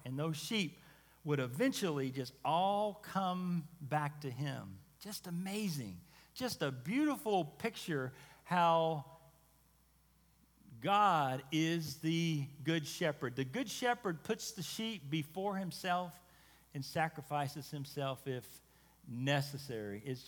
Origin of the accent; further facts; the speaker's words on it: United States; So you're from France, you're from Germany, you're from Sweden. We're from America, so what language are we going to speak? So we would try English.